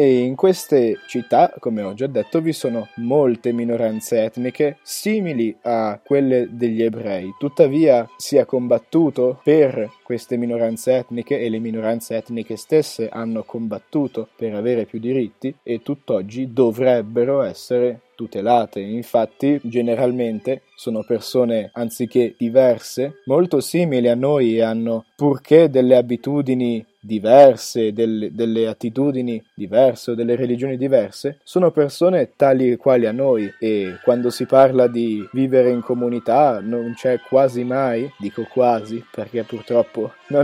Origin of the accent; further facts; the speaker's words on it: Ticino, Switzerland; siamo ticinesi, possiamo essere italiani, portoghesi, francesi, spagnoli, e comunque facciamo parte della Svizzera